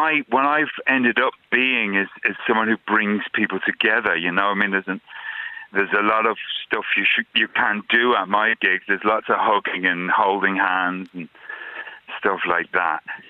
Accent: Ringsend, Leinster, Ireland; I'm from Ringsend, so a long tradition of storytelling and, you know, singing.

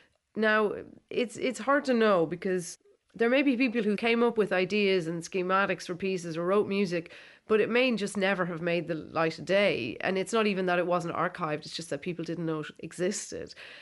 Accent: Ireland; growing up in Ireland

